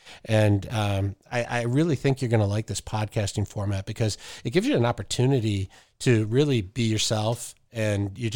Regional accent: Detroit, Michigan, United States; I was born and raised in Detroit. I went to school here. When I got married, I brought my wife here, raised my kids here. So Detroit is home.

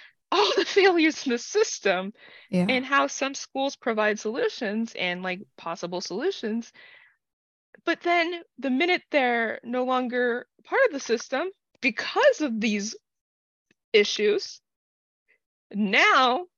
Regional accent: United States; I grew up neurodivergent in the American public school system.

